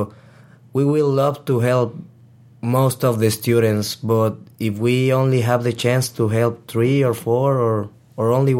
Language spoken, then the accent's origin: English; Mexico City, Mexico; English is a second language; I'm 17 years old. I'm from Mexico City.